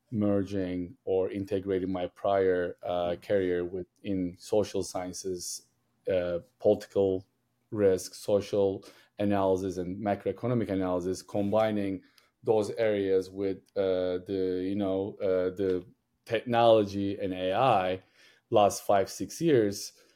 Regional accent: Istanbul, Turkey; moved away as an adult; now in United States; I grew up in Istanbul, Turkey, moved to the U.S. for my master's education, studied international affairs and economics.

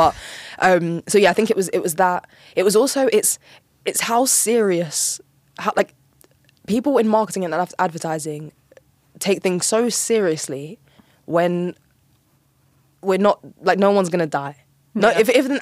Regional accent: London, United Kingdom; I grew up in South London, which is an incredibly diverse place. Mm. Everyone's everything. We're also a very blunt people. Like South London people generally, we're very blunt and direct.

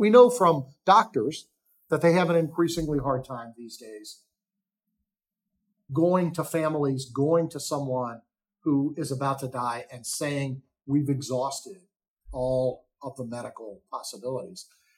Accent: Washington, D.C. area, United States; about growing up in the suburbs of DC. So I'm not Irish myself, surrounded by Irish.

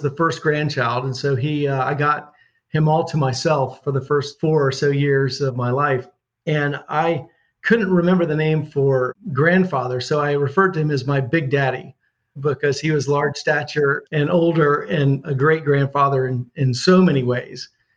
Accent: Atlanta, Georgia, United States; I grew up in Atlanta, a fifth generation Atlantan. Although I did go to college in Florida, I consider Atlanta home

